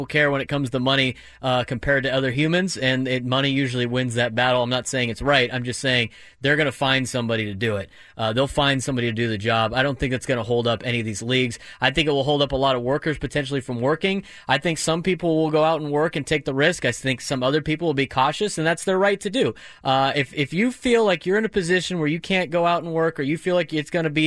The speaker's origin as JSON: {"language": "English", "country": "United States", "said": "And I hope, again, I am an American, and I hope every state does the best job that they can in saving as many lives as possible."}